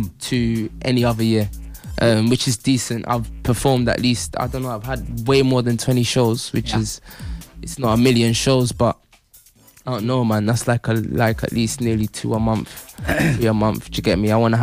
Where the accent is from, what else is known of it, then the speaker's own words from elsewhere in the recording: London, United Kingdom; And I'm still technically from London, but I'm an up north MC.